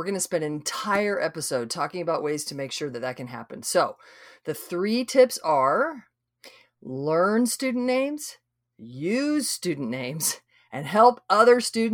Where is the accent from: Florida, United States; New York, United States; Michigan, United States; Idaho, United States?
Idaho, United States; We live in Texas. I grew up in Idaho. My parents still live in Idaho.